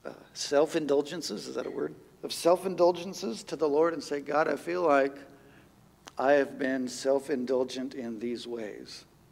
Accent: United States; born there; I'm super happy that I was born in the United States. I love the United States.

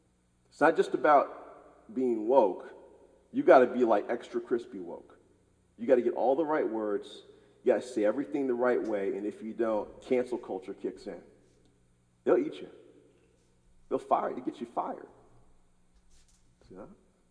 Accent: the South, United States; As a black man growing up in the South, I get it.

